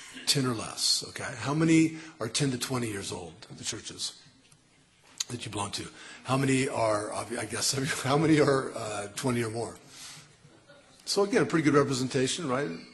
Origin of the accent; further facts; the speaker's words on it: San Francisco, California, United States; born there; also born or lived in Seattle / Montana / Arizona / Mexico; I was born in San Francisco, lived in all over the place. Seattle, Montana, Arizona, Mexico, San Diego, downtown LA, slums, all over.